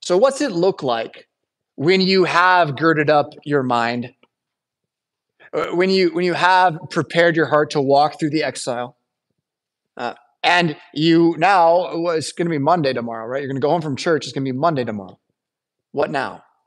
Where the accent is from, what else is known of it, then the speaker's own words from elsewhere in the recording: United States; it's pretty easy for me as an American in 2024